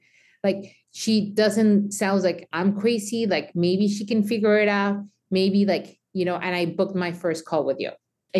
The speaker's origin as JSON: {"language": "English", "country": "Mexico", "tie": "born or raised there", "said": "especially me growing up in Mexico, nobody talks about thyroid."}